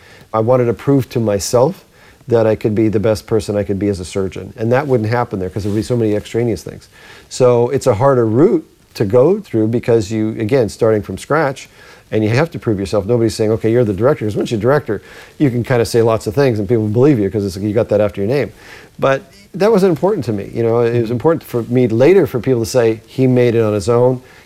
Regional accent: Canada; moved away as an adult; now in United States; we're from Canada, and then trained in Canada mainly. Then we came here in '89 in the States

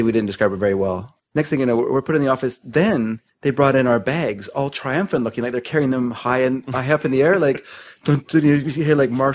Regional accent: United States; Or I'm lucky, I'm an American.

